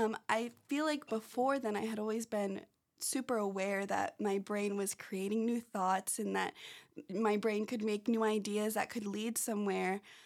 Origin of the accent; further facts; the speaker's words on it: San Diego, California, United States; I grew up in San Diego, so I remember being a sophomore wanting to take the AP Psych class